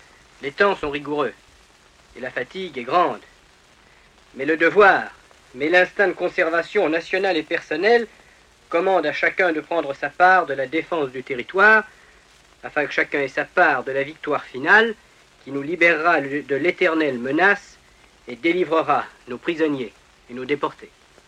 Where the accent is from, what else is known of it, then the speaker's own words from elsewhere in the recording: France; Il y a chez nous en France